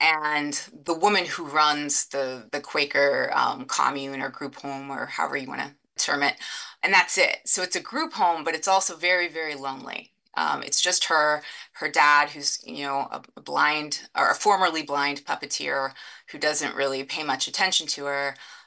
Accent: Nickerson, Kansas, United States; I grew up in Kansas. I grew up in Nickerson, Kansas

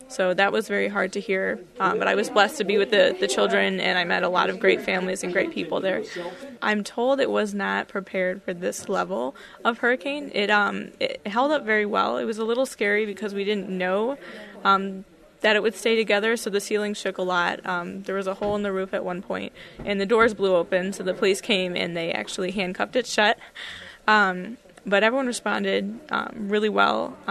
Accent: Michigan, United States; I'm from Michigan. I miss my family.

